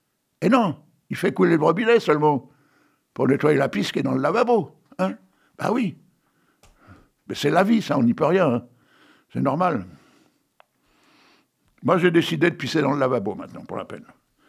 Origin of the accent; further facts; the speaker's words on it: Hauts-de-France, France; Tu sais que j'adore les frites, moi. Hein. Je suis du Nord.